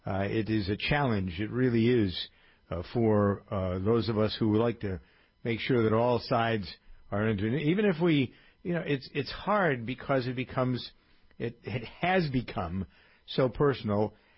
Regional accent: Framingham, Massachusetts, United States; he grew up in my hometown of Framingham, Massachusetts, moved to California.

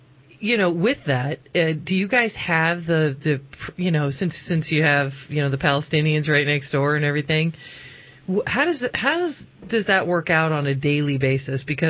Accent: East Coast, United States; I grew up on the East Coast, and a lot of people on the East Coast are Jewish, for openers.

